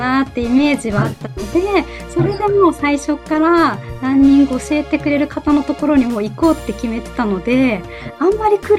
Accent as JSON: {"language": "Japanese", "region": "Tohoku", "country": "Japan", "lives_now": "Tokyo, Japan", "said": "まあもしかしたら東北出身なのでそう思った。東京の冬はそんなに寒くないかもしれないですね。"}